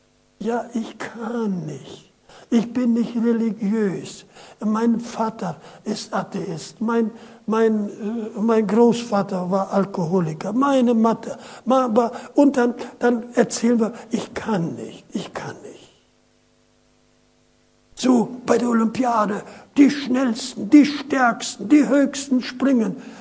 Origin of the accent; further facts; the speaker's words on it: Lower Saxony, Germany; ich weiß, bei uns in Ostfriesland